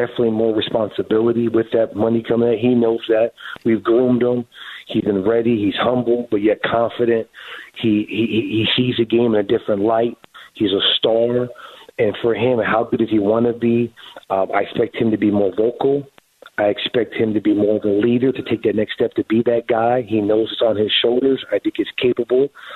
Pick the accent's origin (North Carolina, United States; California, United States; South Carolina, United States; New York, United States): California, United States; now in Phoenix, United States; Phoenix is home. Like I said, I bought a home. I sold my home in California, even though I'm from California, to be there when it's all said that I'll retire.